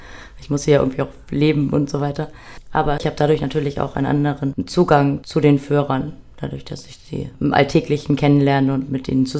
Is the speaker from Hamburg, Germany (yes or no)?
yes; Hamburg, Germany; ich komme aus Hamburg. Das ist mein Friesisch bis jetzt. Ja, ich studiere in Bremen